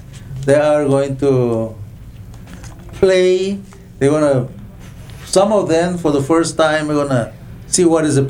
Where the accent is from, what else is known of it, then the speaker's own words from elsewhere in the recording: Mexico; first language Otomi; English is a second language; Myself, I speak Ñañu. So that's my native language. Actually, Spanish is my second language.